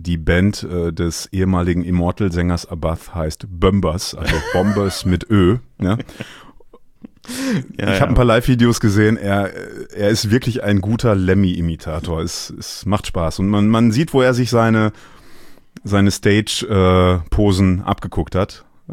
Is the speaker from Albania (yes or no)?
no; Dinslaken, North Rhine-Westphalia, Germany; der kommt aus Dienstlaken, das ist meine Heimatstadt.